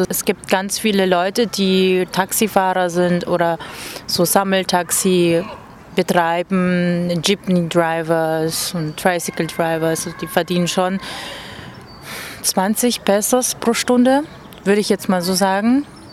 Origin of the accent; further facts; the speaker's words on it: Quezon City, Metro Manila, Philippines; Dann haben wir in Tatalon, Quezon City, das ist ein Slum, da wo ich herkomme, auch ein Projekt gestartet.